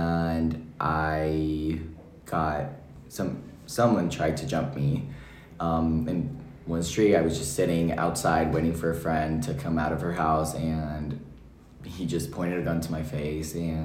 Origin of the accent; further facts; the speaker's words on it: Bogotá, Colombia; English is a second language; I'm 18 years old, and I grew up in Bogota, Colombia, as in South America.